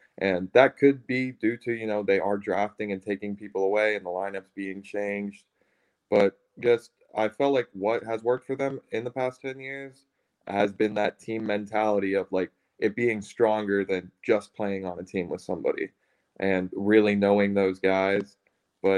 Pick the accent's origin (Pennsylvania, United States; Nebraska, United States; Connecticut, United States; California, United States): Pennsylvania, United States; Pittsburgh; So I am the only my family who all lives here, you know, we're all from Pittsburgh.